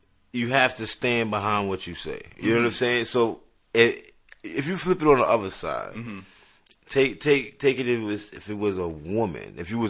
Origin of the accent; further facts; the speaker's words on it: Bronx, New York, United States; Especially being from the Bronx, like, as far as me growing up in the Bronx, we're always about our boys.